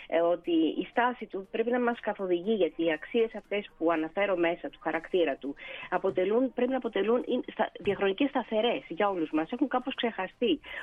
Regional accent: Athens, Attica, Greece; μένω στην Μεσσηνία και πολλά χρόνια τώρα. Με φιλοξενεί εδώ πολλά χρόνια, έχω κάνει την οικογένειά μου και κατάγομαι από την Αθήνα.

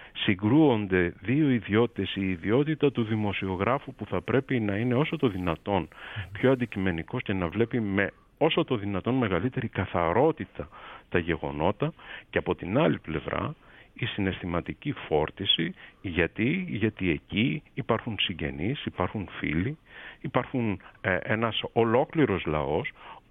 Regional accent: Greece; τυχαίνει να είμαι Έλληνας πολίτης που εργάζεται ή συνεργάζεται με μια εφημερίδα του Ισραήλ. Ναι. Και μάλιστα να είμαι Έλληνας Εβραίος πολίτης.

